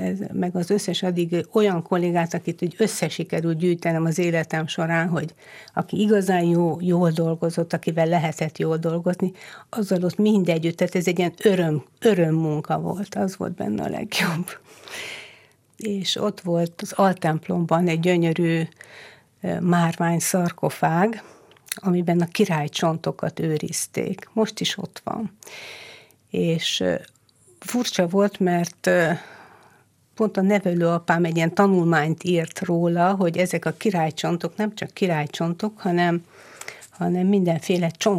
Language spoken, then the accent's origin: Hungarian; Budapest, Hungary; Hát ha már említed, hogy a budai várban nőttem fel, mi oda jártunk Szentmisére a Mátyás templomba